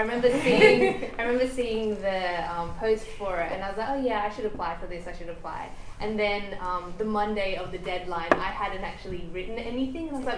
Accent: India; I look at his web page and I'm like, okay, is he saying the motherland because I'm from India?

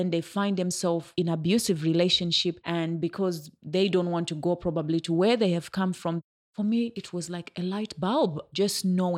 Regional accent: Zimbabwe; Growing up in Zimbabwe, I had seen so much domestic violence and abuse, you know, in my community, in my suburb, in families, relatives.

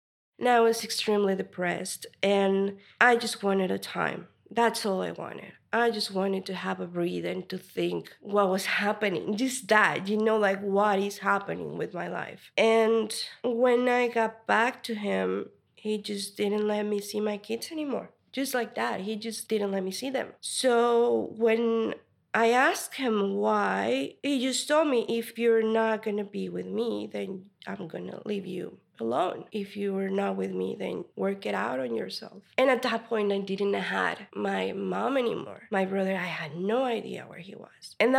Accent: Mexico; I come from Mexico, which is a nation that's pretty full-on misogyny and patriarchy and everything.

